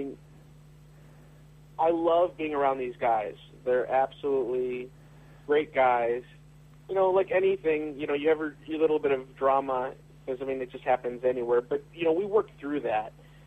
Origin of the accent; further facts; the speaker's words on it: Chicago, Illinois, United States; I grew up in Chicago, and, the first sport that comes to mind is baseball. And I grew up a Cubs fan.